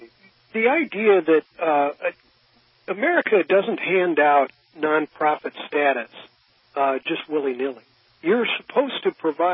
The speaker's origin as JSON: {"language": "English", "town": "St. Louis", "region": "Missouri", "country": "United States", "said": "I come from St. Louis, and back in the 50s and 60s, and even into the 70s"}